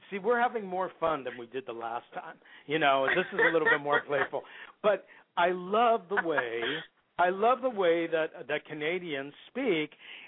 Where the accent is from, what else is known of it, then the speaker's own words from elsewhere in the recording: California, United States; No, I'm from California. I'm fine.